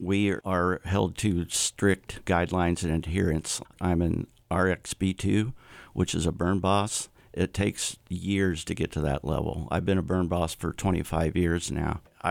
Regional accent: Illinois, United States; I'm from Southern Illinois. We do a lot of work around the Shawnee National Forest

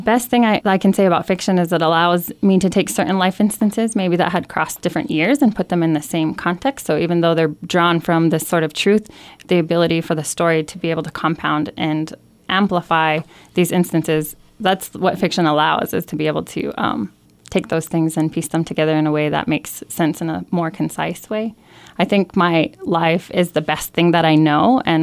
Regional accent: Montana, United States; So my closing paragraph, I say that I'm from the Morning Star people. The Northern Cheyenne people are known as the Morning Star people.

